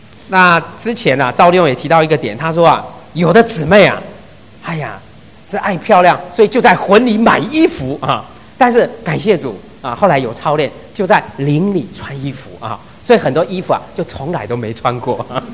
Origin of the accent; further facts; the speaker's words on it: China; 这个我们中国人又有一句话说什么呢？